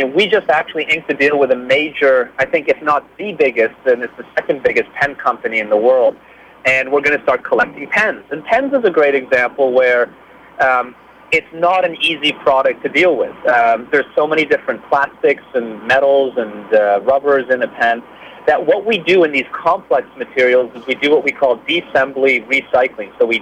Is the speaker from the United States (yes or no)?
no; Canada; I'm originally Canadian, not American